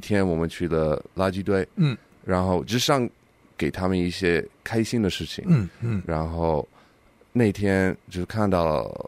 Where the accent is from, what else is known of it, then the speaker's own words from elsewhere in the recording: United States; 我在美国长大的时候也没有那么有钱，